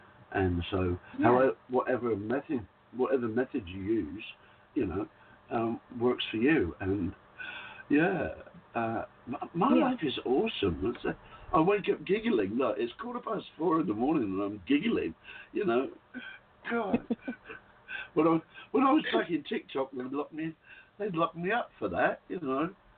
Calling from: Whitsunday Islands, Queensland, Australia; from the Whitsunday Islands, and it's 12 minutes past 4 in the morning

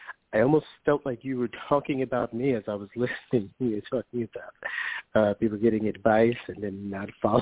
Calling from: New York, United States; from New York.

